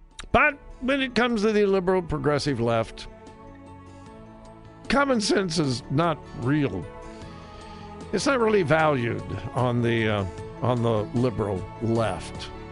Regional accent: California, United States; I've been there dozens of times when I was growing up in California.

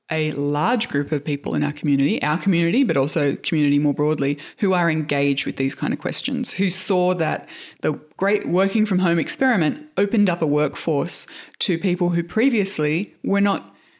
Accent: Australia; discovering just how connected the world was and how isolating it feels as an Australian to not be able to leave your country and all that sort of stuff.

